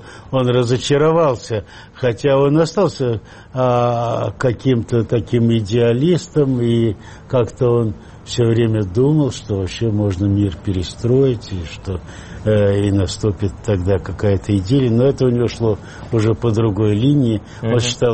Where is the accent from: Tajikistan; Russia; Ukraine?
Tajikistan; Khujand, Sughd; also born or lived in Dushanbe; Мы переехали в Ленинабад, Ходжент, сейчас Худжант называют, вот.